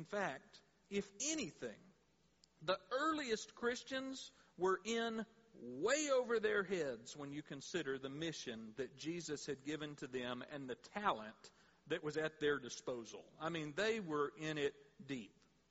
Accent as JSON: {"language": "English", "region": "Texas", "country": "United States", "tie": "born or raised there", "said": "And I grew up in South Texas, and so there were years when, you know, it would be like 98 degrees, you know, on Halloween"}